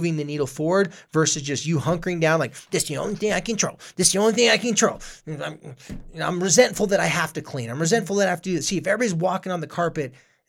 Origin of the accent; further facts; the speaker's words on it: Carlsbad, California, United States; Dude, I was from Carlsbad, California. It's not like the ghettoest place in the world.